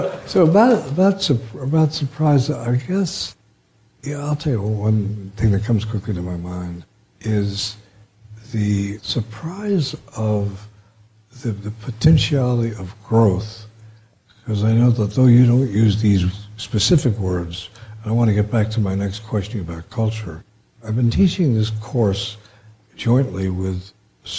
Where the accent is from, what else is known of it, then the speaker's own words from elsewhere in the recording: New York City, New York, United States; born there; I don't know about your parents, but I was born in the Bronx of working class parents.